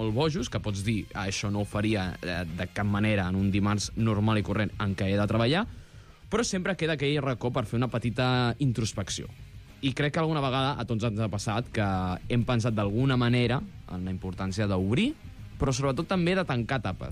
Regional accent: Cornellà, Catalonia, Spain; Però jo m'he criat a Cornellà, per tant

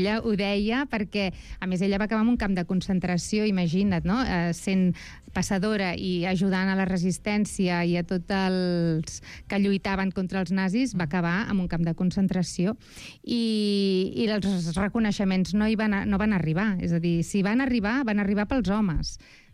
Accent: Barcelona, Catalonia, Spain; els que som de Barcelona no el coneixem

